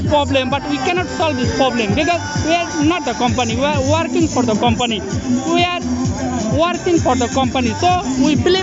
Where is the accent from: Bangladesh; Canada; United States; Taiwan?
Bangladesh; English is a second language; I am from Bangladesh.